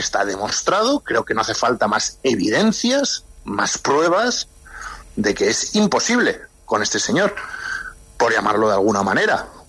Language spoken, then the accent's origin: Spanish; Spain; mientras por ejemplo en mi país, en España, había una dictadura